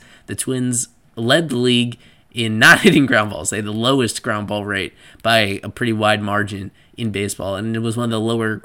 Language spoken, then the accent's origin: English; New Rochelle, New York, United States; It's just a few cities over from where I grew up in New Rochelle, New York.